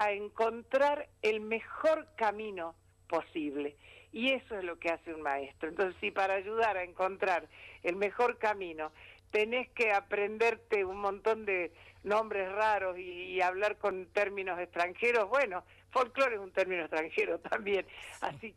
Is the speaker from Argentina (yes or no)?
yes; Villa Carlos Paz, Córdoba, Argentina; also born or lived in Buenos Aires Province; yo me crié en Carlos Paz, nací en la provincia de Buenos Aires, pero me crié en Carlos Paz